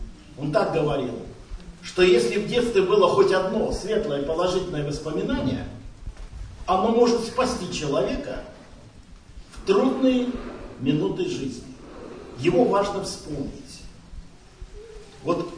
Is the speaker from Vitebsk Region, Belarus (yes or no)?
yes; Vitebsk Region, Belarus; also born or lived in Moscow; Летом в 5 лет меня возят дедушки с бабушкой на лето, город-городок Витебской области. И я уже оттуда не уезжаю, потому что я не хочу уезжать в город. Там дом, речка, территория, леса, друзья, улица. И 1 по 10 класс я живу в Витебской области, в городе-городок